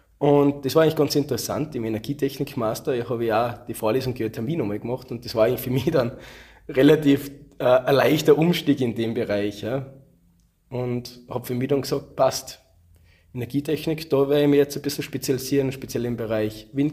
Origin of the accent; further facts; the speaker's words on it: Salzburg, Austria; Ich komme aus dem Pinzgau